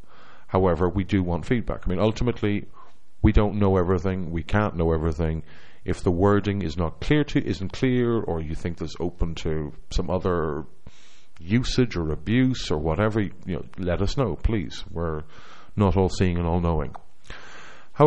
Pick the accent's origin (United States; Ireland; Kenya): Ireland; accent: Irish; If I'm speaking far too quickly with my charming Irish accent and you can't understand a word I'm saying, please do let me know.